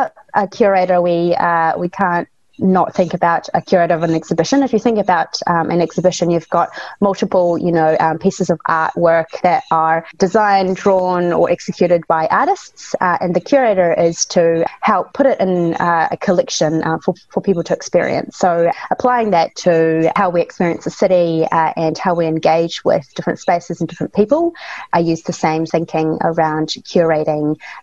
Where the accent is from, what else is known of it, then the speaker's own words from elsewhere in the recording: Auckland, New Zealand; also born or lived in Guangzhou, China; now in Christchurch, New Zealand; I come from Guangzhou, China, and grew up in Auckland, Tāmaki Makaurau, and moved to Christchurch 8 years ago.